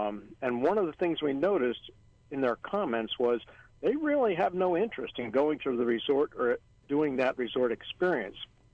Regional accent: Alaska, United States; We're from Alaska originally.

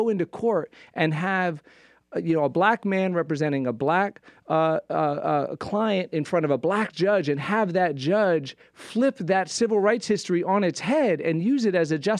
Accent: Atlanta, Georgia, United States; And in one way, growing up in Atlanta, I had the benefit, and my generation had the benefit of the successes of his generation

